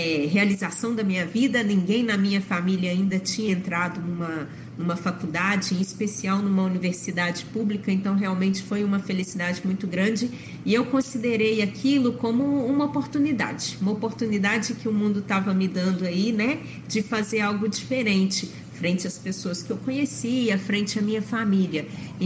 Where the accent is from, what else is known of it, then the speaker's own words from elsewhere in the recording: Belo Horizonte, Minas Gerais, Brazil; eu sou aqui de Belo Horizonte mesmo